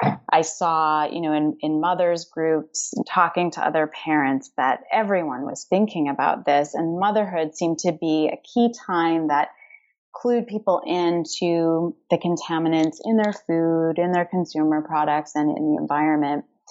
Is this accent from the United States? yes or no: no; Canada; I did a master's degree at the University of Alberta, so I'm Canadian, and then I moved on to do a PhD at the University of Toronto